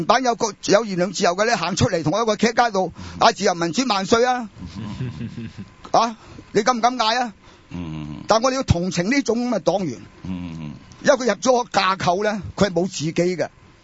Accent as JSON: {"language": "Cantonese", "country": "China", "said": "因为有啲国家咧整咗啲不同嘅游戏咧俾我哋中国人啲外边嘅人玩嘅"}